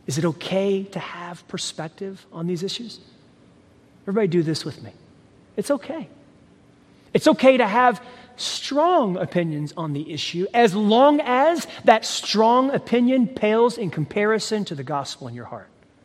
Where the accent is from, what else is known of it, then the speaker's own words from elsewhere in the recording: Texas, United States; I'm Texan, right? Maybe I'm Tennessean now.